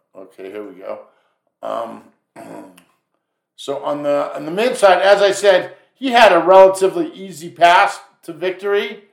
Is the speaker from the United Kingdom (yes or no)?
yes; England, United Kingdom; now in United States; you know, I'm an English lad.